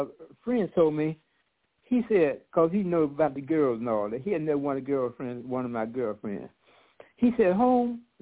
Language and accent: English; Montgomery, Alabama, United States; because I saw growing up in Montgomery, Alabama, in the 50s and the 60s